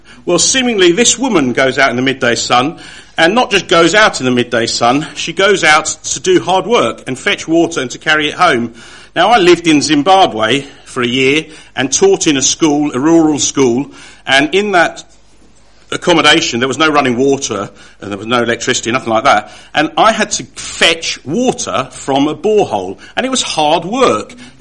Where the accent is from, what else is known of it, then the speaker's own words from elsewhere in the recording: England, United Kingdom; Because us English people are very polite.